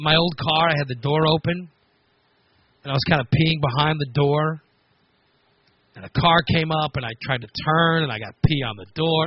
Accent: Gillespie, Illinois, United States; When I was young, I remember being on dates. And the dates, growing up in Gillespie, Illinois, the dates would consist of, you basically pick up the girl that you're with.

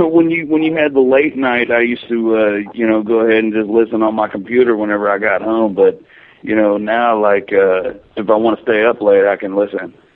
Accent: Springfield, United States; now in Germany; Yeah, I mean, I live here now. Yeah, but I'm originally from Springfield.

